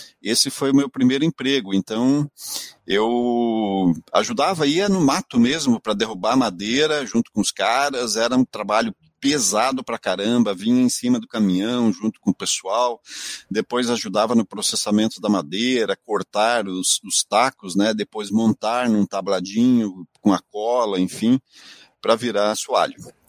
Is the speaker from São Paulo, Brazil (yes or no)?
no; Pato Branco, Paraná, Brazil; a maior parte da minha infância se deu em Pato Branco.